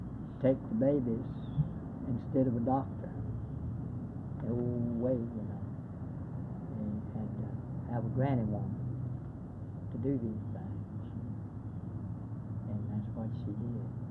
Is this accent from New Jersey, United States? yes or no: no; Stockton, Alabama, United States; born there; I was born in Stockton. In an old field right up there, just to the right of the highway above Stockton. 1903.